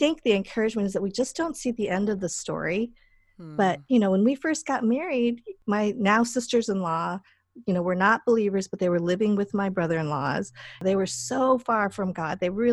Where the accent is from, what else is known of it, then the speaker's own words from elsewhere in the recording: Boulder, Colorado, United States; So I grew up in Boulder, actually in Boulder. So I'm like full on granola in my heart, in my DNA.